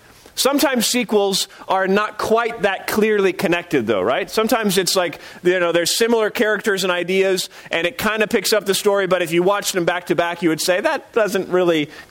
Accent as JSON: {"language": "English", "region": "Missouri", "country": "United States", "tie": "born or raised there", "said": "I grew up in Missouri along with my wife Christy and I."}